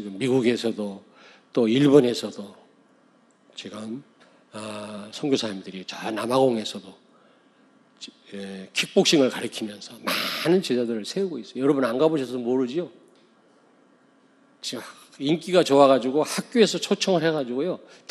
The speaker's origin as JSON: {"language": "Korean", "region": "Daejeon", "country": "South Korea", "tie": "born or raised there", "said": "제가 서울에서 목회하다가 내려왔는데 고향은 대전이지만"}